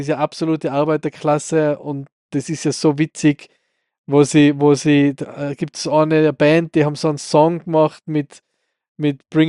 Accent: Austria; braucht man als Österreicher nicht mehr gescheit sein

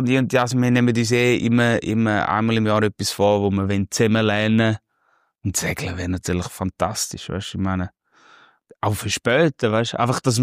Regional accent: Switzerland; als Schweizer Musikerin

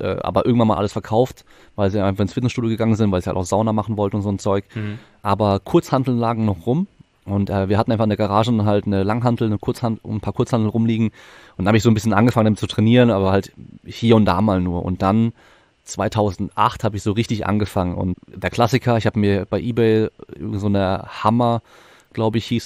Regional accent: Freiburg, Baden-Württemberg, Germany

